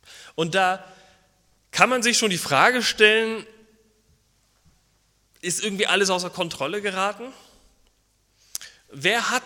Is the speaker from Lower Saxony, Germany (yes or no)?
no; Berlin, Germany; Ursprünglich komme ich aus Berlin